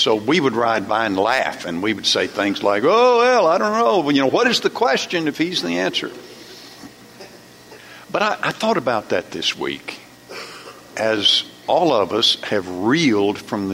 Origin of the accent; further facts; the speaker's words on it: Corpus Christi, Texas, United States; When I was growing up in Corpus Christi, there was a great big Baptist church that was on the road that I traveled a lot.